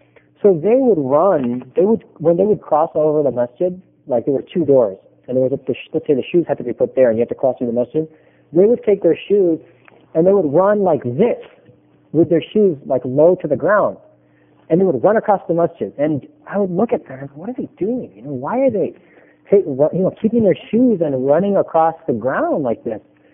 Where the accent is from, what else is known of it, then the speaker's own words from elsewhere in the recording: United States; I'm an American.